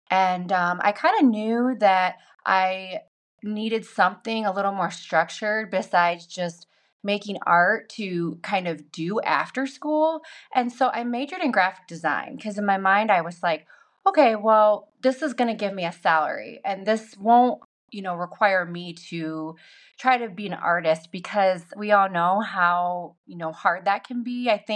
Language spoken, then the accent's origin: English; Ohio, United States; So my background is that I'm from Ohio originally.